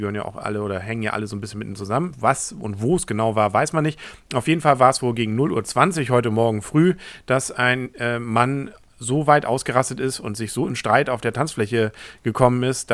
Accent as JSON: {"language": "German", "town": "Kiel", "region": "Schleswig-Holstein", "country": "Germany", "said": "Ja, und die kleine Lösung, da kann man als Kieler, glaube ich, noch einigermaßen gelassen dem Ganzen entgegensehen."}